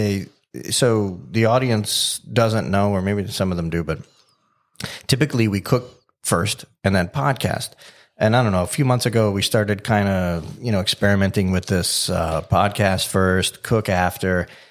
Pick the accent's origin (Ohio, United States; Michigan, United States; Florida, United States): Florida, United States; Growing up in South Florida, you know Richard.